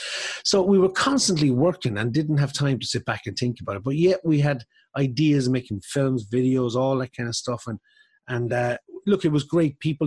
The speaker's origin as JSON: {"language": "English", "town": "Thurles", "region": "Munster", "country": "Ireland", "tie": "born or raised there", "said": "I grew up in Thurles on Kickham Street"}